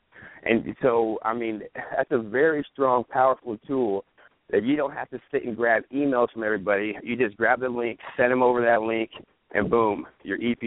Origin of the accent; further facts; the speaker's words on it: Texas, United States; I'm from Texas, not born out. Yeah, I was never raised out here in this Hollywood life